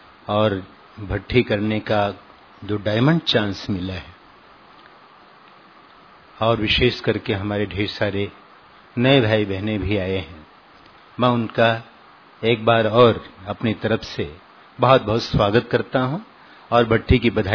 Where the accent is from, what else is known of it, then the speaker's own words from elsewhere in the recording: Sultanpur, Uttar Pradesh, India; आपके पड़ोस का ही हूँ, सुल्तानपुर से हूँ